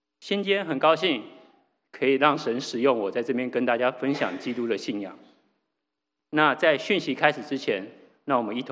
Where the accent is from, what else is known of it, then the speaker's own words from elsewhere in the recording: Taiwan; 我是一个在台湾长大的孩子，台湾是个包容性还蛮大的地方，所以庙宇、佛堂或什么的宗教团体其实都还蛮普遍的。我的家庭呢，在台湾没有特别宗教信仰，